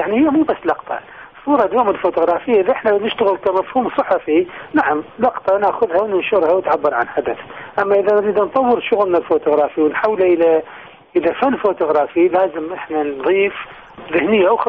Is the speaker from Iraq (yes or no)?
yes; Iraq; ونفتخر بها احنا كعراقيين.